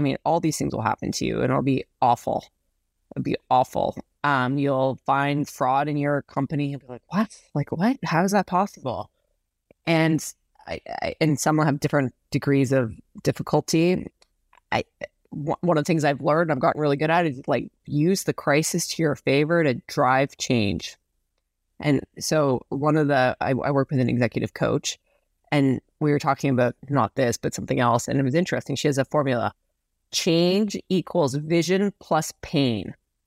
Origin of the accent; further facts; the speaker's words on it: Canada; now in San Francisco, United States; Yes, I'm proudly Canadian. I live in San Francisco, but also proudly Canadian.